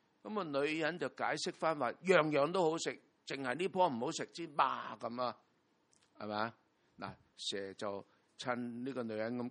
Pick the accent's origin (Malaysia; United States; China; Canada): China; 我哋中国人啊，有好多个古字啊